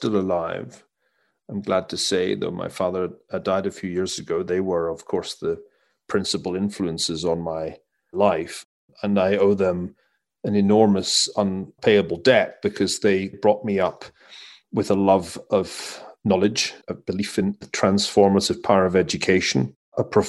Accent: Scotland, United Kingdom; one of my heroes when I was growing up in Scotland.

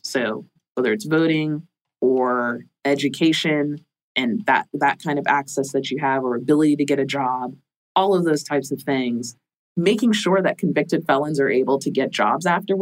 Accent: Florida, United States; I'm from Florida. We're creative. We're creative bunch.

